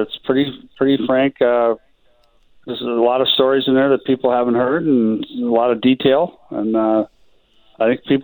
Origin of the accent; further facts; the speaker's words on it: Minneapolis, Minnesota, United States; Like, I grew up in Minneapolis, so we had the Guthrie Theater. That was our big repertory theater, and you go see a play at the Guthrie.